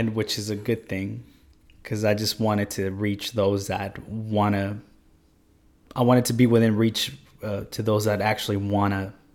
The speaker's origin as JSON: {"language": "English", "town": "Compton", "region": "California", "country": "United States", "tie": "born or raised there", "said": "Because I hate gangsters. I grew up in Compton, and those people were just hurting innocent people."}